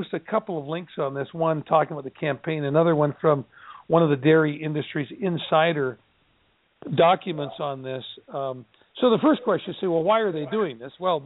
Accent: Edmonton, Alberta, Canada; Now, I grew up in Edmonton, Alberta, Canada, and my father was a terrific athlete and at one time was the Canadian national handball champion.

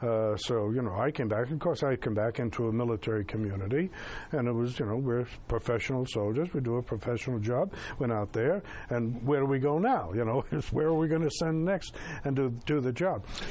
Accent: Bronx, New York, United States; My mother, I grew up in the Bronx, and I told my mother, she was an Irish, you know, mother

